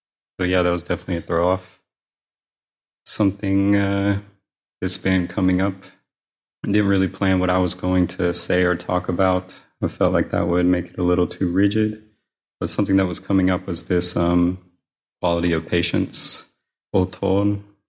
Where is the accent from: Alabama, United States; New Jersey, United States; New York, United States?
Alabama, United States; and I'm from Alabama, and so all of our races will take place in the forest.